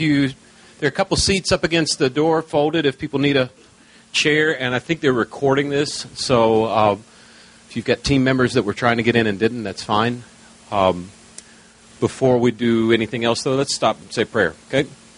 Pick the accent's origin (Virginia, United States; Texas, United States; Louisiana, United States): Texas, United States; Houston; I'm from Houston, Texas, and I am admittedly a recovering pastor.